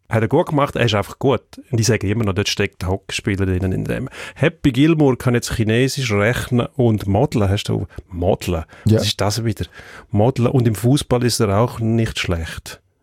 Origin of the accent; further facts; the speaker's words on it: Switzerland; Revierderby am Wochenende in der Bundesliga, wahrscheinlich wie bei uns in der Schweiz, ohne Zuschauer, BVB Schalke.